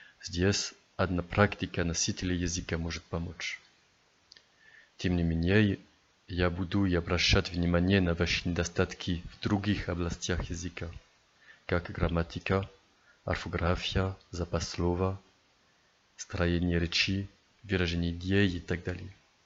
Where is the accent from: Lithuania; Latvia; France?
France; Russian is a second language; also born or lived in Africa / Asia / Russia; я родился и живу во Франции. Я проживал 17 лет за рубежом, в Африке, в Азии и в России.